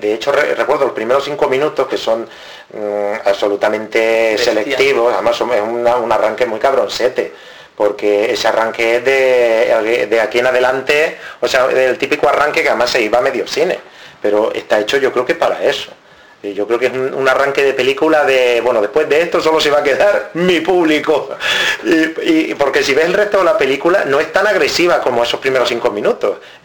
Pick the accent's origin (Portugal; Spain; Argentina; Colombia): Spain; Las Palmas, Canary Islands; yo soy de Gran Canaria, de Las Palmas.